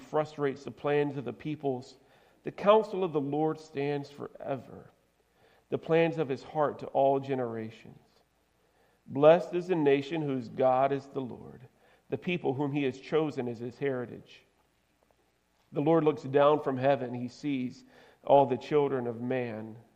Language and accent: English; Georgia, United States; I grew up in South Georgia, right? And wrestling in South Georgia was just a little bit different.